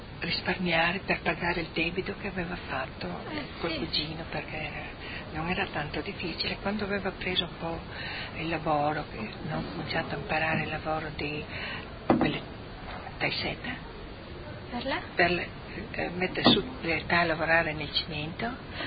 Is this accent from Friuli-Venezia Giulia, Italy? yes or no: yes; Valvasone, Friuli-Venezia Giulia, Italy; born there; Nata a Valvasone, a quel tempo che sono nata era provincia di Udine, mentre adesso è a Pordenone.